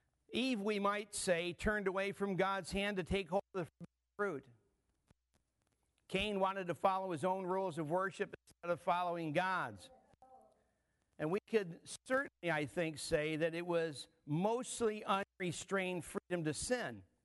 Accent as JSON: {"language": "English", "country": "United States", "said": "And as an American citizen, quite frankly, I'm very happy for the freedoms that we enjoy."}